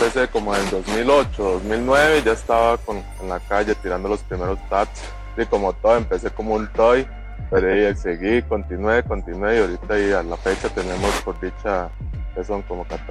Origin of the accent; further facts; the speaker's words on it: San José, Costa Rica; me crié entre ríos, en Montúfar